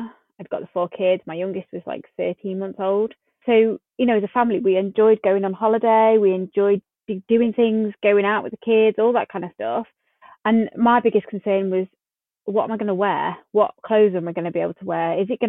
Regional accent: East Midlands, United Kingdom; I am from Derbyshire.

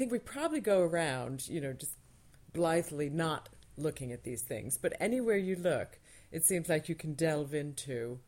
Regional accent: United States; now in London, United Kingdom; as an American, a historyless American, an unencumbered by history American, I am amazed just living in London

